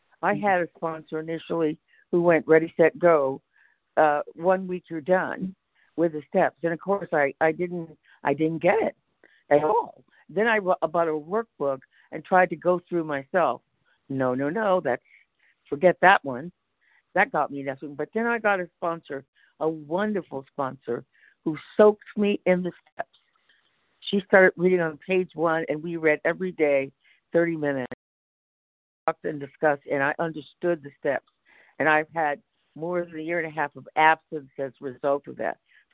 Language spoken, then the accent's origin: English; California, United States; from California, in recovery, praise God.